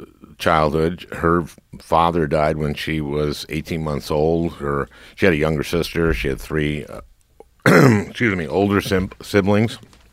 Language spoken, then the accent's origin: English; St. Louis Park, Minnesota, United States; I was growing up in Minnesota. I was growing up in St. Louis Park.